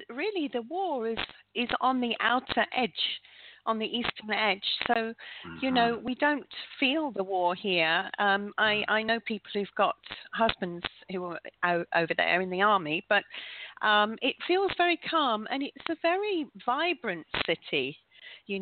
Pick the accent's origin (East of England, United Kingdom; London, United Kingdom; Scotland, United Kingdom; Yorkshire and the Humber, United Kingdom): London, United Kingdom; now in Ukraine; Well, it's evening over here in Ukraine. I am actually from London. I'd like to get that one in, but I guess you know that from my accent.